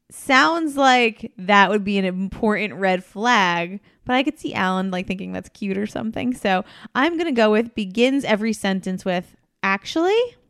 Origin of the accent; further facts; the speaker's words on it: New Jersey, United States; And we're from Jersey.